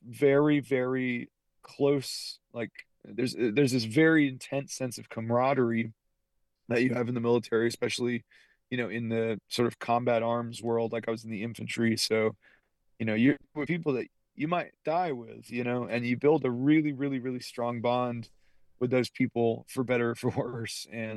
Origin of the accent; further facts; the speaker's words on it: Athens, Georgia, United States; I really love Porch Fest because I grew up in the Athens area, more or less, and it's always been, you know, a music city to me.